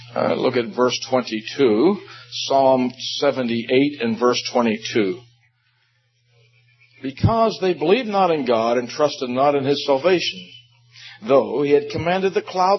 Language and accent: English; West Virginia, United States; born there; You know, I was born in West Virginia.